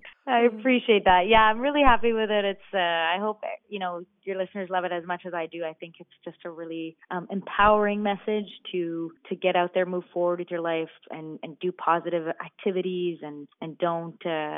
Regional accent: Montreal, Quebec, Canada; also born or lived in Nashville; be in my hometown. So in a way, it worked out. And rather than living in Nashville, visiting Montreal, and I live here and visit Nashville instead.

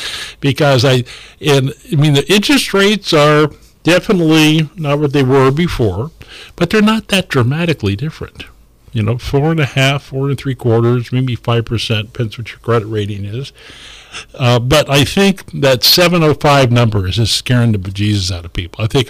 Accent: Guerneville, California, United States; I was raised in Guerneville, as many of you know

